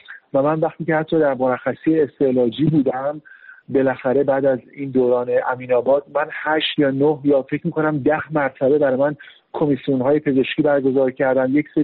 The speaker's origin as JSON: {"language": "Persian", "country": "Iran", "said": "وقتی که بعد از 10 سال دوباره بازگشتم به وطن عزیزم ایران و مواجه شدم با این که من رو به عنوان یک ایرانی دوستدار وطن سوار ماشین میکنند"}